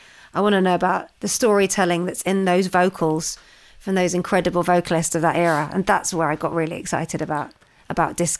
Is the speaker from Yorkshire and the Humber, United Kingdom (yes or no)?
no; London, United Kingdom; I was growing up in London.